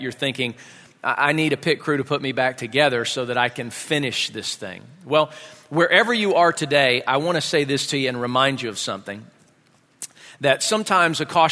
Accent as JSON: {"language": "English", "region": "Georgia", "country": "United States", "said": "So I didn't know any of those things, even though I'm from Georgia."}